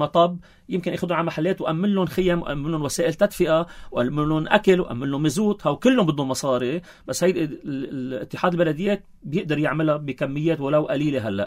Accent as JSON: {"language": "Arabic", "country": "Lebanon", "said": "عندنا بلبنان"}